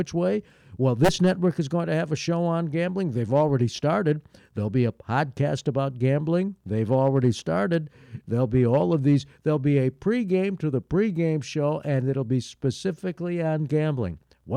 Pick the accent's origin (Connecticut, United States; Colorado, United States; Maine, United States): Connecticut, United States; My home state of Connecticut is pushing hard for it.